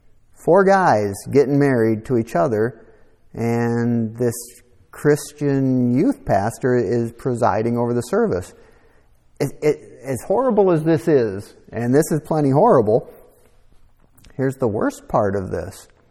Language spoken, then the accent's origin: English; Minneapolis, Minnesota, United States; a few miles from where I grew up in Minneapolis.